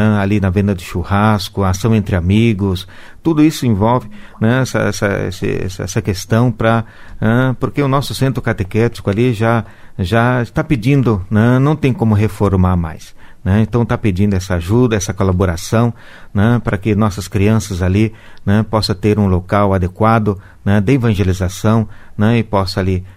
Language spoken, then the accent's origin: Portuguese; Mariluz, Paraná, Brazil; now in Cascavel, Brazil; Isso, sou natural aqui de Mariluz, né? Norte do Paraná, né?